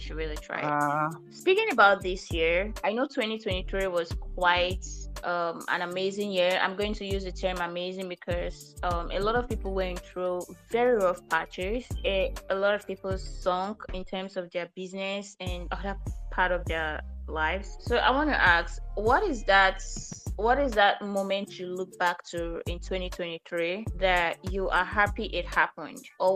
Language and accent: English; Owerri, Imo, Nigeria; I'm from Imo State, Owerri West.